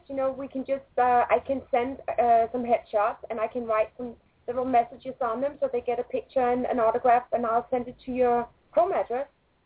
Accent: Denmark; moved away as an adult; now in Los Angeles, United States; I am originally from Denmark. I've lived the past, I'd say, 12 to 13 years in Los Angeles in the West Hollywood, Beverly Hills area.

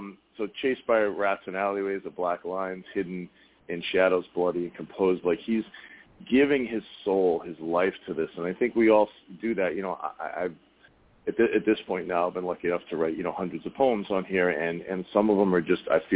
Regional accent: Boston, Massachusetts, United States; I pronounce it maybe because I'm from Boston, paper mâché.

